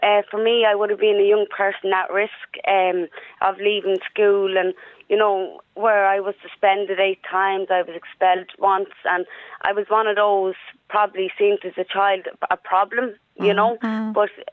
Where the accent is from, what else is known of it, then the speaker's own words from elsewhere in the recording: Dublin, Leinster, Ireland; I grew up in Ballyfermot in Ladbury Park, the oldest halting site in Ireland. I went to school in Ballyfermot.